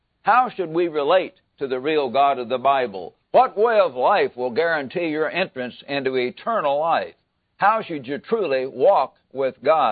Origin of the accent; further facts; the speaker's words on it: Missouri, United States; out under the moonlight in long summer evenings back in Missouri.